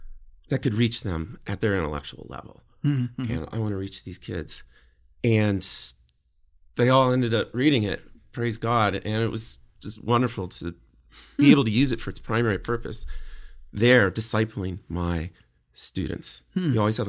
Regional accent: Pennsylvania, United States; I grew up in Pennsylvania, an unbeliever, PCUSA church.

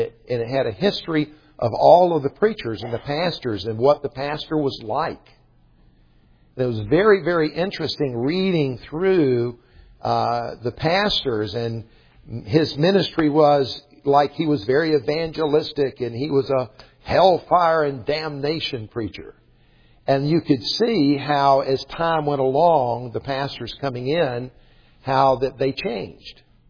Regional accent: Columbia, South Carolina, United States; I grew up here in South Carolina, and we attended the Shandon Presbyterian Church in Columbia, South Carolina.

